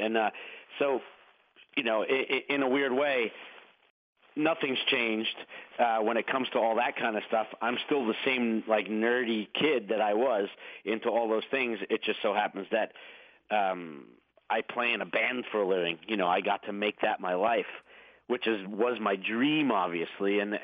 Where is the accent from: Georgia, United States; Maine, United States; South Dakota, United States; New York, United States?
New York, United States; Queens; I was a very what I consider to be normal kid growing up in Queens, much like all the other kids I was hanging out with.